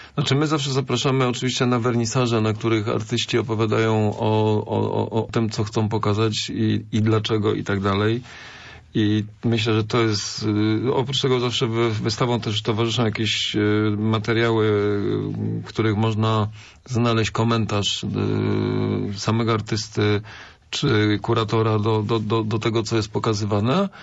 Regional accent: Poznań, Greater Poland Voivodeship, Poland; ja jestem z rodowitym poznaniakiem

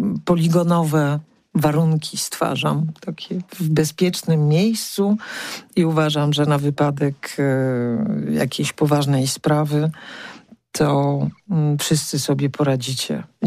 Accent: Poznań, Greater Poland Voivodeship, Poland; Ja jestem z dziada pradziada poznanianką, ale jestem przecięta z ojcem z Wilna.

